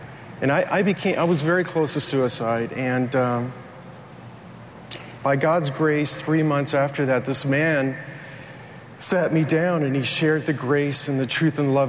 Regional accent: United States; also born or lived in Cuba; We came to this country in the pursuit of the American dream, and I grew up not in the church

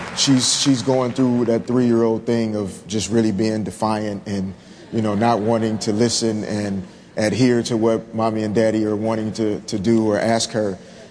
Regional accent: Little Rock, Arkansas, United States; which was instilled in me as a young kid growing up in Little Rock, you know, in Arkansas by my parents

